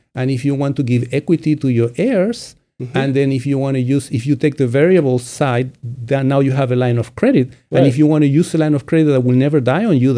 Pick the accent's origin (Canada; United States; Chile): Chile; born there; English is a second language; moved away; When I was born in Chile, until pretty much the 80s, there was no income tax in Chile.